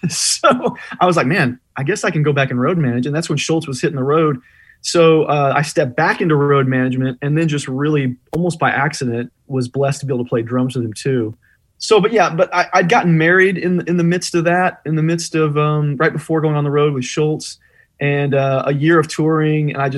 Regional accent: St. Louis, Missouri, United States; I went to a public school I grew up in St. Louis, Missouri

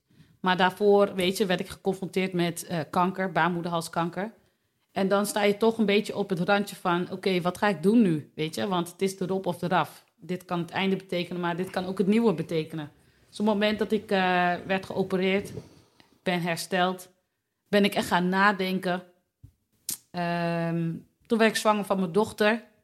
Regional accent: Delfzijl, Groningen, Netherlands; now in Hoogezand, Netherlands; Ik kom uit Delfzijl. 34 jaar, moeder van 3 kinderen, woon in Hoogezand.

